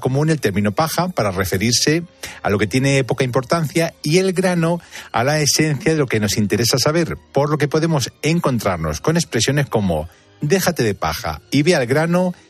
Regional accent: Castilla-La Mancha, Spain; como dicen en La Mancha, en mi tierra. Sí. Algunas veces la verdad es que somos demasiado, y sobre todo los manchegos, también hay que decirlo

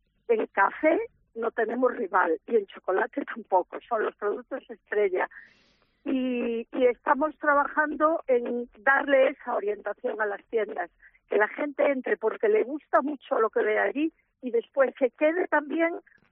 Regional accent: Galicia, Spain; O sea que, como buena gallega, le devuelvo la pregunta.

